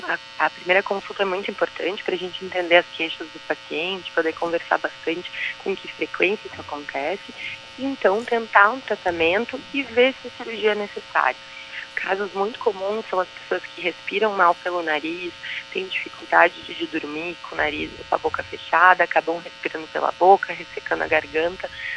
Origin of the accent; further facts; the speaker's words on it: Erechim, Rio Grande do Sul, Brazil; uma região próxima à minha região, minha cidade natal, que é Erechim